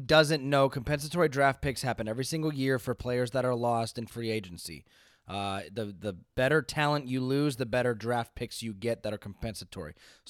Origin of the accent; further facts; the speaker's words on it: Pennsylvania, United States; mentioned that I was from Pennsylvania.